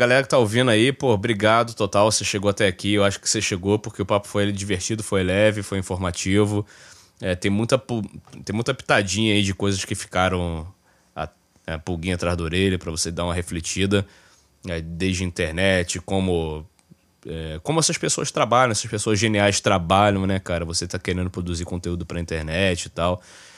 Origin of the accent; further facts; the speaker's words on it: Rio de Janeiro, Brazil; moved away; eu sou mineiroca, já, daqui a pouco bate com a idade que eu saí do Rio.